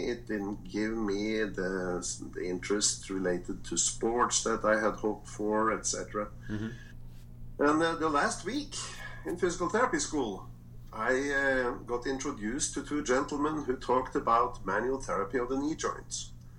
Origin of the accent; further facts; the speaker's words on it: Norway; accent: Norwegian; English is a second language; I'm from Norway, and you can probably hear that. At least the accent is something I'm not trying to change. It's like a trademark.